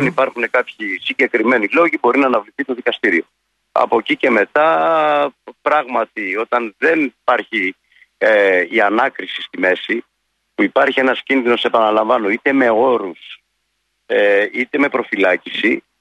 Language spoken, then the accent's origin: Greek; Athens, Attica, Greece; Και εγώ που είμαι από Αθήνα